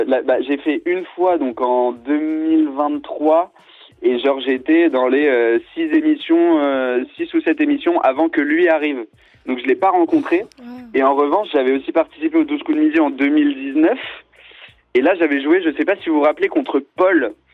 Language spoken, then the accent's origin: French; Hauts-de-France, France; Moi, je viens du Nord, donc il y a beaucoup d'anecdotes à raconter.